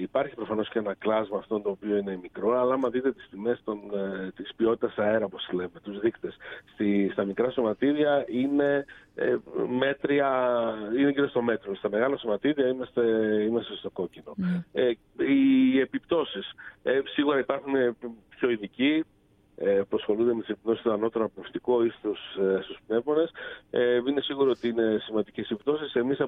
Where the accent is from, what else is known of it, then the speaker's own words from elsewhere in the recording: Thessaloniki, Central Macedonia, Greece; Αν και κατάγομαι από τη Θεσσαλονίκη